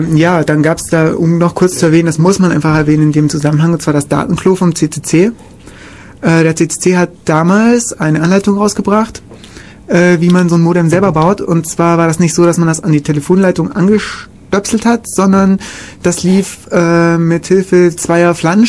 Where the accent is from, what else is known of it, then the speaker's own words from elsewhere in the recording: Kaufbeuren, Bavaria, Germany; mir fällt jetzt gerade in meiner Heimatstadt Kaufbeuren gab es irgendwie auch eine.